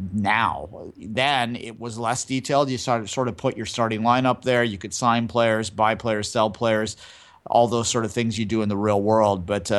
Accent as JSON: {"language": "English", "country": "Canada", "tie": "born or raised there", "said": "someone who grew up as a bit of an Anglophile, growing up in Canada"}